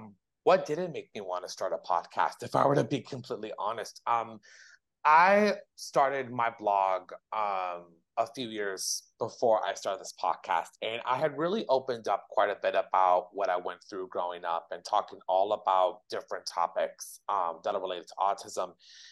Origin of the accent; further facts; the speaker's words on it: California, United States; the restaurant scene where Mrs. Doubtfire is quote unquote exposed. That's my hometown right there.